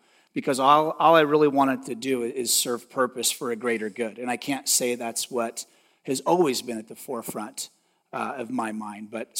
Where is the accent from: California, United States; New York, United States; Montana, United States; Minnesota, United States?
California, United States; Westminster; born there; I was born in Westminster, not too far from here.